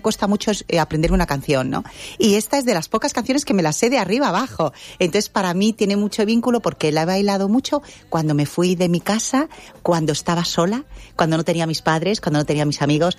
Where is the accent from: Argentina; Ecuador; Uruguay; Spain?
Spain; Benidorm, Valencian Community; Pero muy del Poble. Soy absolutamente de Benidorm. Mira que he vivido en sitios.